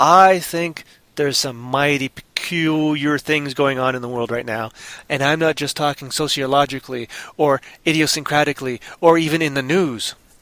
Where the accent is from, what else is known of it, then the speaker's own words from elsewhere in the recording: Canada; I am Canadian, as you know.